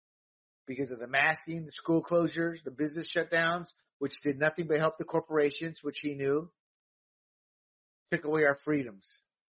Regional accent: the South, United States; to my brethren Latinos, to my fellow blacks who I grew up in the South, lots of extended black family in the sense of friends

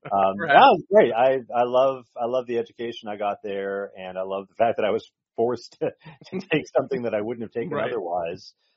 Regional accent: California, United States; now in San Diego, United States; I'm a California native. I'm in San Diego right now, and I was born in California, but on the other end of the state. I was born up in the Bay Area, in the mid 1970s, and grew up there.

